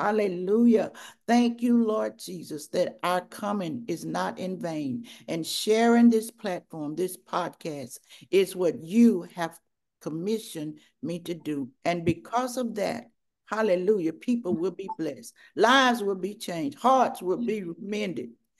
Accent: Logansport, Louisiana, United States; born there; I was born in Logansport, Louisiana.

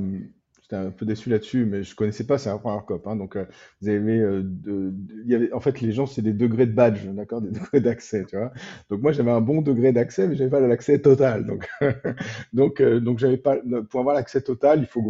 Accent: France; nous, en tant que Français, on peut réinterpréter ça

